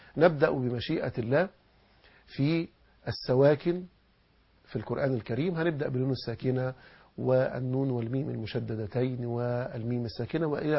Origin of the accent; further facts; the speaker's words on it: Egypt; وما يجري في بلادنا مصر الحبيبة